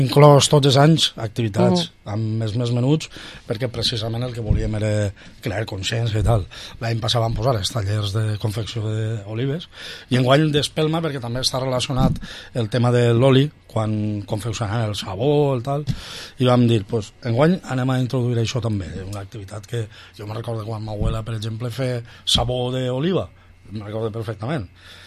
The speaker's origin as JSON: {"language": "Catalan", "region": "Valencian Community", "country": "Spain", "said": "A veure, som valencians i no podem fugir d'ahir."}